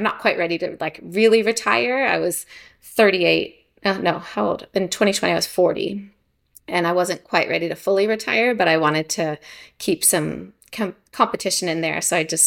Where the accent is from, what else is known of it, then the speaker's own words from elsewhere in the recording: Philadelphia, Pennsylvania, United States; I think I was from Philadelphia, and I'd visited a lot of places in the US